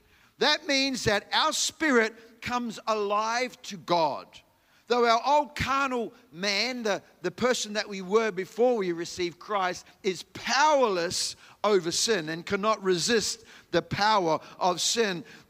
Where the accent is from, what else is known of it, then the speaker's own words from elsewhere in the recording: New Zealand; born there; Well, if you haven't picked up from my accent already, I was born in New Zealand.